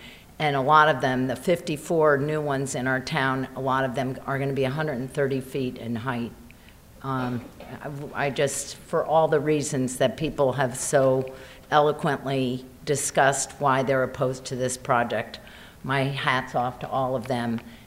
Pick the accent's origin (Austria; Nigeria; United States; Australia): United States; Pembroke; I'm from Pembroke.